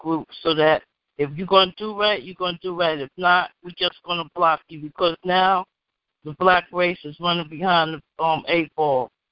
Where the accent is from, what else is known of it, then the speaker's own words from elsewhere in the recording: New York City, New York, United States; I'm from the Bronx, but I worked in Manhattan.